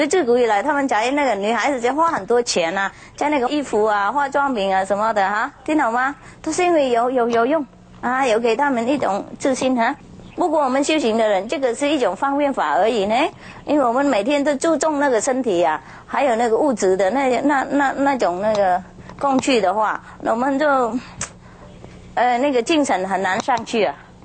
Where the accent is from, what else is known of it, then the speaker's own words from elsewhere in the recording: Vietnam; Chinese is a second language; 我们越南人说牙和头发哈